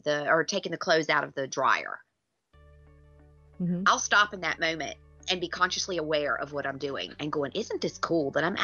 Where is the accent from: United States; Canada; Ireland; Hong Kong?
United States; moved away; growing up in America, it was very common. I don't know if it still is. I haven't lived there in a long time